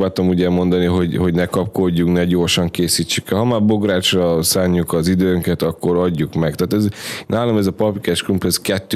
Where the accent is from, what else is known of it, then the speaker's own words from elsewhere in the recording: Great Hungarian Plain, Hungary; mivel alföldi gyerek vagyok, meg szerintem mindannyian közülünk